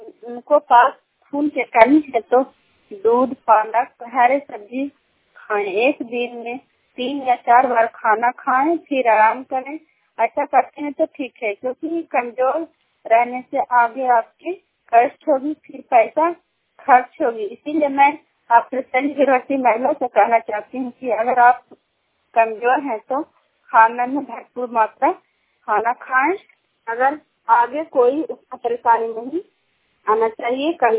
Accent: Kolama, Bihar, India; Block Kharna Kolama गांव की रहने वाली हूँ, जिला नालंदा।

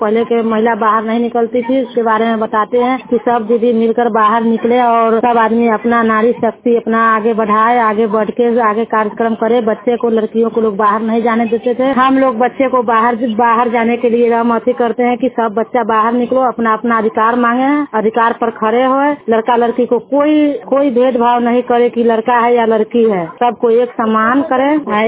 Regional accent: Maruwan, Bihar, India; ग्राम मरुवन पंचायत पकड़ी पकड़ी के रहने वाली हूँ। जिला मुजफ्फरपुर थाना करजा

